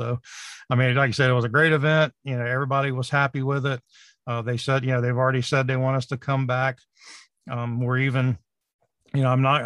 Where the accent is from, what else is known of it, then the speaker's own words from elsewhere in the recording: Obetz, Ohio, United States; And it was like you said, it was in Obetz, Ohio. And Obetz is actually my hometown, you know, where I've lived for 17 years now.